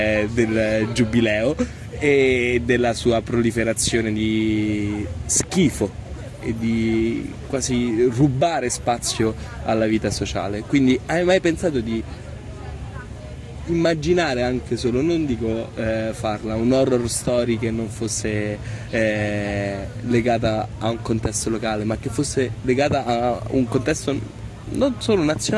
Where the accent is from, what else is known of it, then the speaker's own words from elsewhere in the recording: Rome, Lazio, Italy; Io sono romano e quindi mi sento di parlare per Roma, per la città che vivo e da quando sono nato, che ho visto trasformarsi continuamente